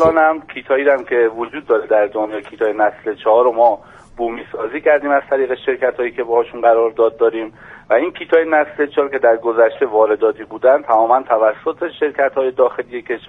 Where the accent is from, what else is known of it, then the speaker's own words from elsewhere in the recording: Iran; ایرانی هستیم در خدمت شما